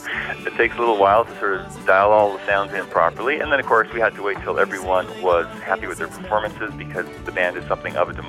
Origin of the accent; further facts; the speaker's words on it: Dublin, Leinster, Ireland; born there; my background, although I was born in Dublin, Ireland, my background is really pop and rock and stuff like that.